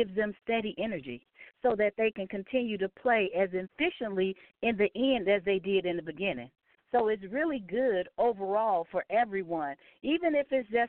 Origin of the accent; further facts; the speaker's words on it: Chicago, Illinois, United States; moved away; I'm originally from Chicago, and there are a plethora of natural food stores and organic restaurants and things like that in that area. And when we moved from Chicago to here, there was nothing available.